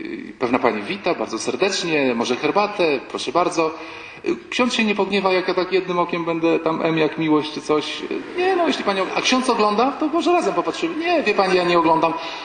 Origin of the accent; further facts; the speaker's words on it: Warsaw, Masovian Voivodeship, Poland; Poszliśmy, panie, ojcze święty, my jesteśmy z Warszawy.